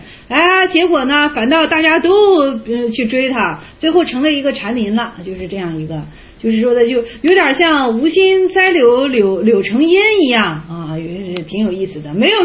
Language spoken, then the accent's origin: Chinese; Henan, China; 因为我们是河南的那个地方